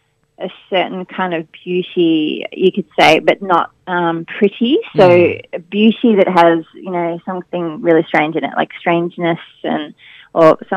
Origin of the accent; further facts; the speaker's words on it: Melbourne, Victoria, Australia; I'm a photographer and I'm from Melbourne.